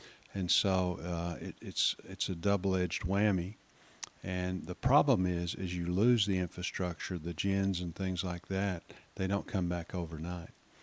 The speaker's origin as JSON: {"language": "English", "region": "Arkansas", "country": "United States", "said": "Well, I'm from Arkansas."}